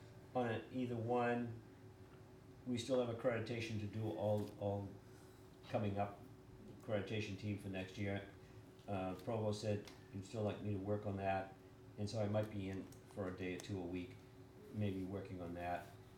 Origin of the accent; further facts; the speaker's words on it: Everett, Massachusetts, United States; Yeah, I grew up in Everett, went to school at Merrimack, did graduate work at Northeastern.